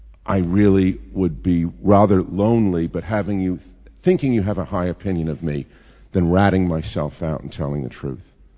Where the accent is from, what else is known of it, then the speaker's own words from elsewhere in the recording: New York City, New York, United States; I was born in Flushing, Queens. I'm a native New Yorker, if you count the outer boroughs as constituting native New Yorker.